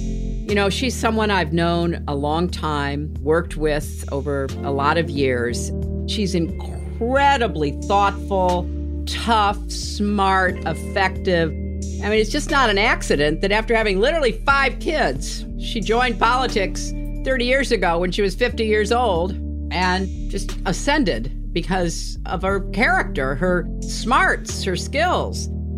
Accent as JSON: {"language": "English", "country": "United States", "said": "And I, as an American, am incredibly grateful for your steadiness and your devotion to our democracy."}